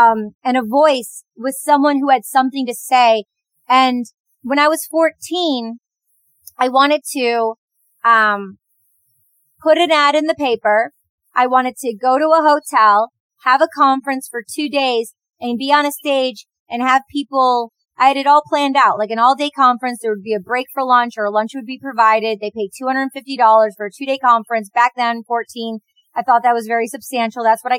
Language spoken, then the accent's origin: English; Detroit, Michigan, United States; So as a teenager growing up in Detroit, Michigan, the suburbs